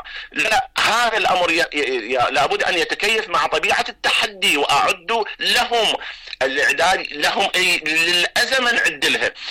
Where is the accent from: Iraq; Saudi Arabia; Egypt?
Iraq; مسابقة حدثت عندنا بالعراق